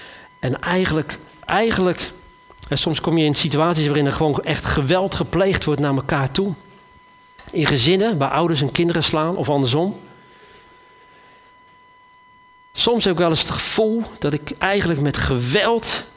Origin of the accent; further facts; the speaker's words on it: Netherlands; Polderen, dat kunnen we toch heel goed als Nederlanders?